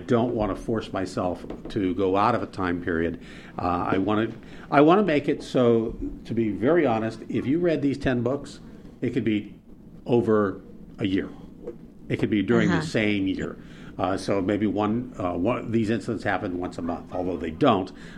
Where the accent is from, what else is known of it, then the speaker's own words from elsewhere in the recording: Sylmar, California, United States; also born or lived in Pittsburgh; I grew up in San Fernando and Sylmar when we moved out from Pittsburgh.